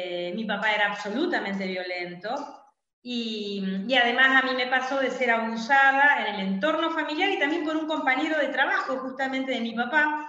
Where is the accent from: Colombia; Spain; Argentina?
Argentina; Avellaneda, Buenos Aires Province; mi infancia fue en Herley, en Avellaneda, donde viví durante 11 años.